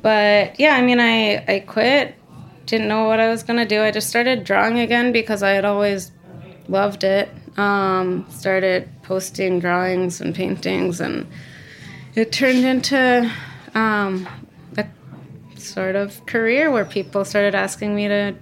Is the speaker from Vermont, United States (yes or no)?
yes; Vermont, United States; I was born and raised in Vermont, small town. My parents are both New Yorkers.